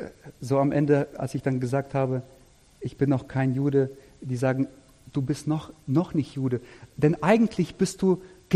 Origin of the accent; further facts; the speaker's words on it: Germany; es ist für mich als Deutscher schwer zu sagen, ob es für Israel gut ist, Sonntag frei zu haben oder nicht. Und außerdem, ich sage, ich bin kein Israeli und ich bin auch kein Jude.